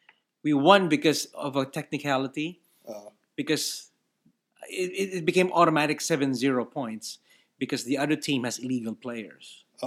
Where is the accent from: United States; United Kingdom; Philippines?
Philippines; I'm Filipino, so I don't think.